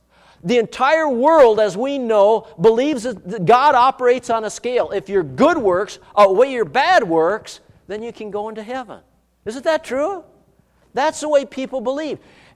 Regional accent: Duluth, Minnesota, United States; born there; I was born in Duluth, Minnesota.

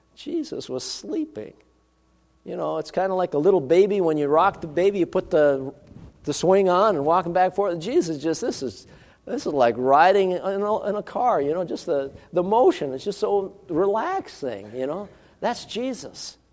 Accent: Minnesota, United States; We got lakes in Minnesota, I'm originally from Minnesota, that are much bigger than the Sea of Galilee.

